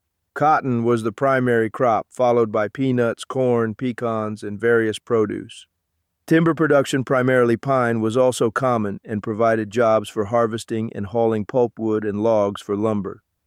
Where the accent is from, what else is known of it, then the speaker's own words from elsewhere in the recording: Rochelle, Georgia, United States; born there; I was born in March 1942 in a tiny southern town called Rochelle, Georgia.